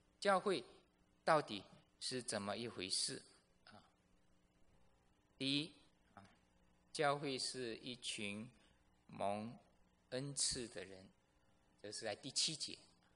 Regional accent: Malaysia; first language Fuzhou dialect; Chinese is a second language; 我是马来西亚来的，马来西亚我是从小在家讲福州话，小学的时候学中文，中学的时候学马来文，大学的时候用英文

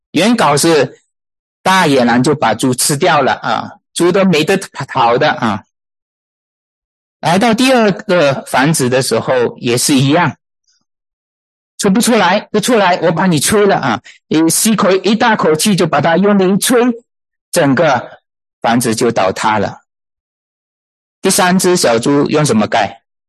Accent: Malaysia; 我是从马来西亚来的

